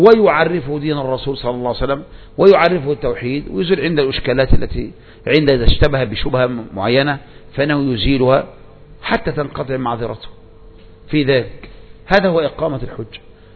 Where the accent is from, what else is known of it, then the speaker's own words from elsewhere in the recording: Egypt; ولكن لما انتشرت الصوفية والأشاعرة عندنا في مصر